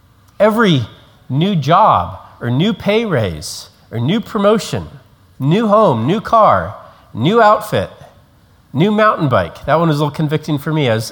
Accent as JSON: {"language": "English", "region": "Colorado", "country": "United States", "tie": "born or raised there", "said": "No offense to those here who are from Kansas, but growing up in Colorado, Kansas was always the butt of many jokes"}